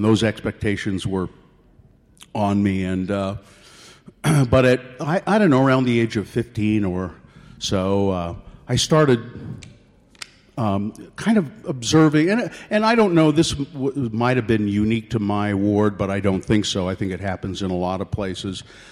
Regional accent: Ogden, Utah, United States; I grew up in Ogden, and my lineage, very strong Mormons.

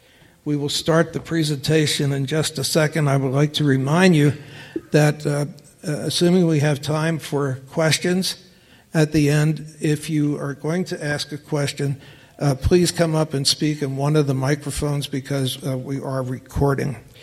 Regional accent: Baltimore, Maryland, United States; my hometown of Baltimore, Maryland

